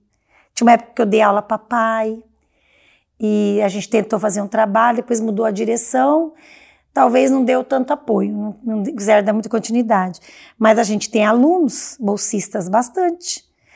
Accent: Paraná, Brazil; moved away as an adult; now in Vilhena, Brazil; eu sou paranaense, vivi 21 anos lá, mas quantos anos eu já tô aqui? Então eu já abracei essa Vilhena.

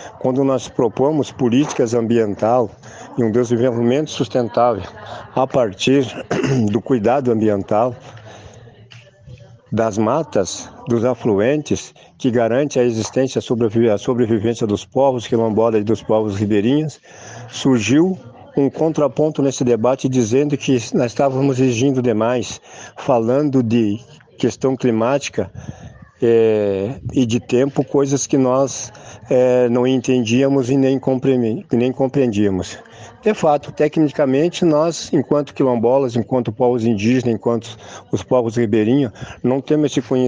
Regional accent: Restinga Seca, Rio Grande do Sul, Brazil; sou da comunidade de São Miguel, no município de Restinga Seca, região central do estado do Rio Grande do Sul, comunidade remanescente de Quilombo.

